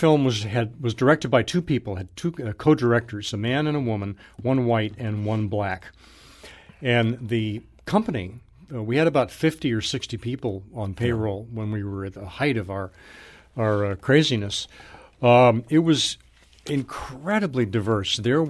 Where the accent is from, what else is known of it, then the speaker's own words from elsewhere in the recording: Sacramento, California, United States; I mean, I was, you know, a kid growing up in Sacramento, California, white kid growing up in California.